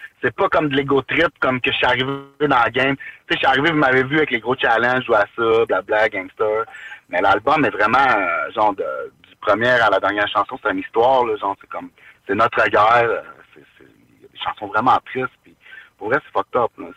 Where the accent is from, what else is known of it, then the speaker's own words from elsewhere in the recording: Quebec, Canada; Je suis québécois, je parle français, puis eux, ils parlent anglais